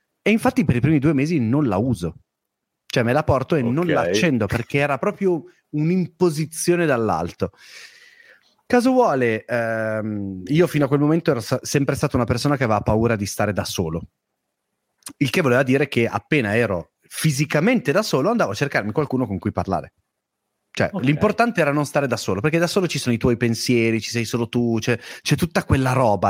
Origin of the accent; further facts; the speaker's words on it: Rosignano Monferrato, Piedmont, Italy; perché vengo da una zona, sono di Rosignano Monferrato in provincia di Alessandria, vicino a Casale Monferrato, è una zona dove l'internet è arrivato molto dopo.